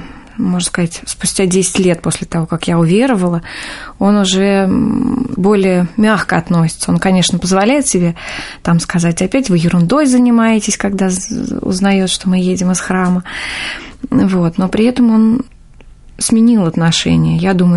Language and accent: Russian; Ivanteyevka, Moscow Oblast, Russia; also born or lived in Pereslavl-Zalessky; now in Moscow, Russia; Я родилась в городе Переславль-Залесский. Потом родители переехали в город Ивантеевка, Подмосковье. И там я росла и жила, пока не вышла замуж. А выйдя замуж, я переехала жить в Москву.